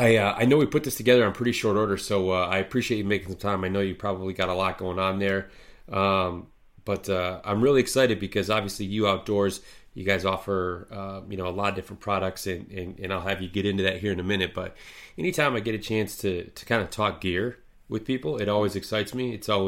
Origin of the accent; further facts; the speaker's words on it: Midwest, United States; I mean, I grew up in the Midwest here. It doesn't bother me.